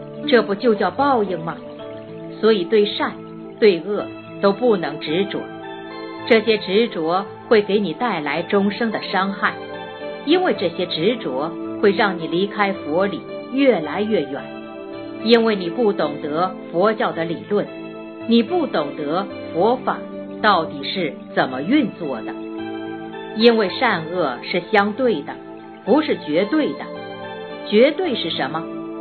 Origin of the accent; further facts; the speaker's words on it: China; 这就是符合我们中国人讲的叫中庸之道